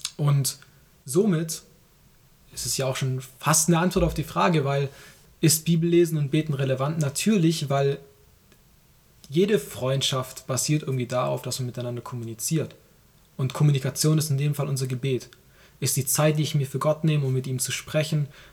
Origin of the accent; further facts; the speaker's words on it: Baden-Württemberg, Germany; falls man es ein bisschen aus meiner Sprache raushört, ich komme aus dem Schwabenland. Ich bin 19 Jahre alt